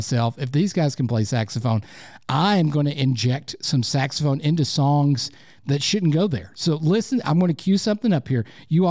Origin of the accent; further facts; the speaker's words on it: Lenoir City, Tennessee, United States; I am from the South. I'm from Lenoir City, Tennessee, and Korean is hard.